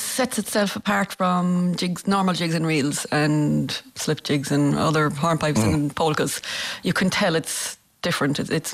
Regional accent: Munster, Ireland; we're both from Clare.

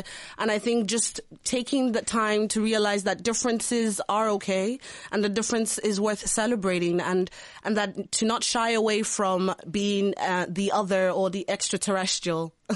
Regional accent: Longford, Leinster, Ireland; you naturally stick out when, you know, you're growing up in Longford and you're a Black Irish kid. So I think now I've learned to really embrace all of those differences and nuances and not have to perform even my Irishness, because by virtue of being raised in Ireland

